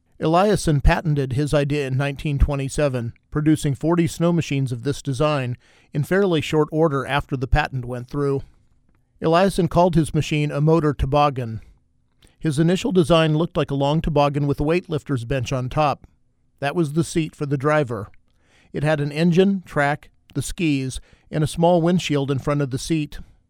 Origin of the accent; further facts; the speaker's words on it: Kansas, United States; traveling in these ways is not something that you can do in my home state of Kansas.